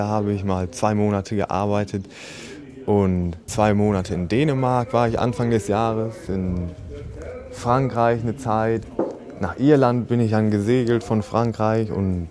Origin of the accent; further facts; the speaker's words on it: Ditzum, Lower Saxony, Germany; now in Saxony, Germany; Ich komme ursprünglich aus Ostfriesland, aus der Nähe von Emden. Da ist ein kleines Dorf, das heißt Ditzum, und da komme ich her.